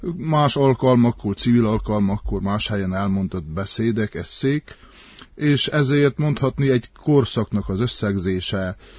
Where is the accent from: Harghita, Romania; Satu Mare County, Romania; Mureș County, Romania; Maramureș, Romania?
Harghita, Romania; Szépvíz; Én egy csíki székely katolikus pap vagyok. Szép vízinek tartom magam, noha Szent Mihályon születtem 1968-ban.